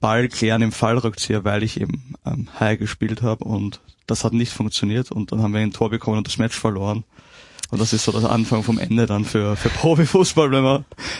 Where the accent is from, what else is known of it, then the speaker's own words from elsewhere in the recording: Vienna, Austria; Ja, ich bin waschechter Wiener, sage ich immer.